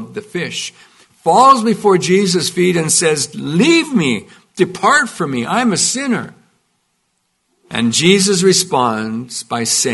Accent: Carbon, Alberta, Canada; I grew up in Carbon. Some of you know where that is.

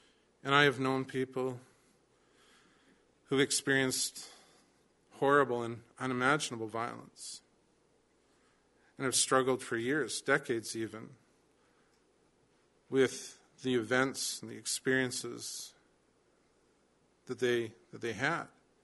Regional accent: Canada; We who have been born and raised in Canada know all well, don't we?

